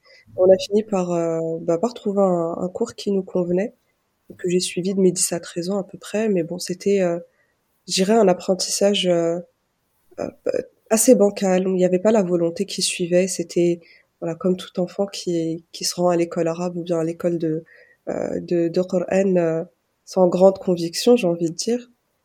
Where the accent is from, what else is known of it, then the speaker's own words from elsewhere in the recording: Île-de-France, France; j'ai 23 ans. Je suis originaire d'Île-de-France et je suis toujours étudiante et je suis professeure de Coran aussi à côté.